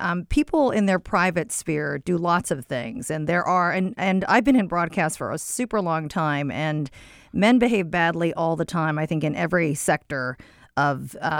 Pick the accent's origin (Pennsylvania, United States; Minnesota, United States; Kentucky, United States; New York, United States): Minnesota, United States; For example, with Al Franken, I'm from Minnesota.